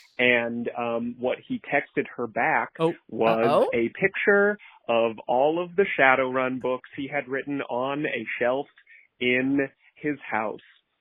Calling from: Brooklyn, New York, United States; I'm calling from Brooklyn, longtime fan.

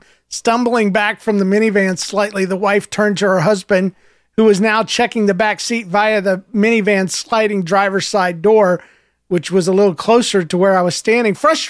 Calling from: Wickenburg, Arizona, United States; from Wickenburg, Arizona here.

